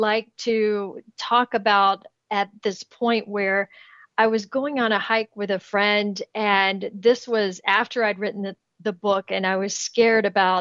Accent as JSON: {"language": "English", "region": "Kentucky", "country": "United States", "said": "I'm from Kentucky. We can do all kinds of things."}